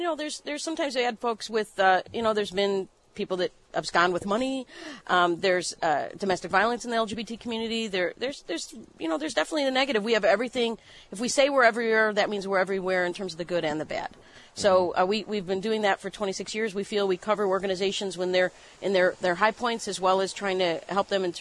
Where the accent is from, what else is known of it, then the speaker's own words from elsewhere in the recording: Chicago, Illinois, United States; I'm a Chicagoan, born and bred, but I went away for school.